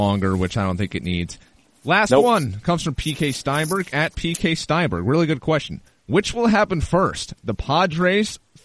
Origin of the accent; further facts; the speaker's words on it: New York, United States; I'm from New York, and I'm going anti-New York because I don't like the Yankees.